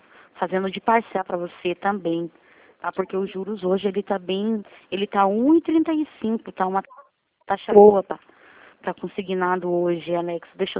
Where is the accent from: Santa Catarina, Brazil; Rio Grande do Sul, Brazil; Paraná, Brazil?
Paraná, Brazil; Curitiba; Eu sou aqui de Curitiba, tá?